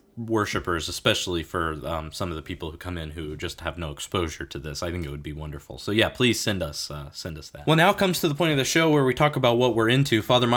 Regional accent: Garner, North Carolina, United States; They actually did one up the street from the house where I grew up in Garner, North Carolina.

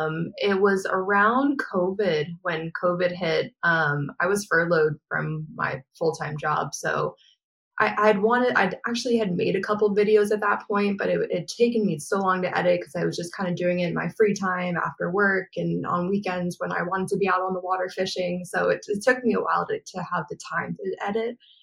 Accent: New York, United States; I grew up fishing in New York. Ever since I was little, my pop-up would have me out there real little on the boat, fishing for fluke and flounder.

